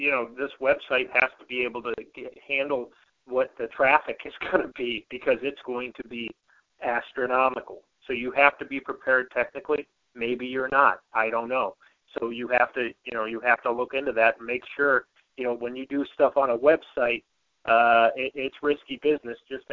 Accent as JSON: {"language": "English", "town": "Akron", "region": "Ohio", "country": "United States", "tie": "born or raised there", "said": "I grew up in Akron, just down the road from LeBron."}